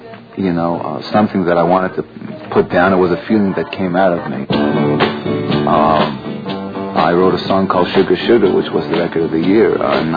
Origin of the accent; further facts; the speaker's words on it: Montreal, Quebec, Canada; I'm from Montreal. It all started for me in Montreal. I went to school there, and while I was in high school